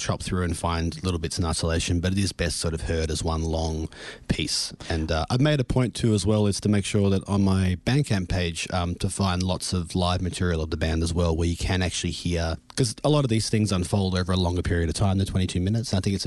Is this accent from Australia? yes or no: yes; Canberra, Australian Capital Territory, Australia; also born or lived in Berlin / Melbourne; I'm originally from Canberra, before I went to Berlin, obviously I was in Canberra studying